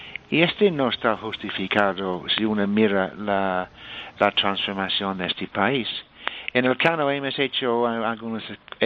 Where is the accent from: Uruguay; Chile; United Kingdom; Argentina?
United Kingdom; Spanish is a second language; now in Spain; yo me siento pues más español que británico, a pesar de mi acento de Giri. Y que con mis 69 años